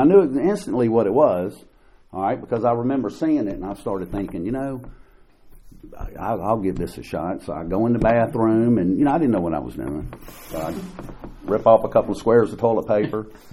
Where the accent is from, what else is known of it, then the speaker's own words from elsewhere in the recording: Nashville, Tennessee, United States; I grew up in Nashville, Tennessee, raised by a single mother.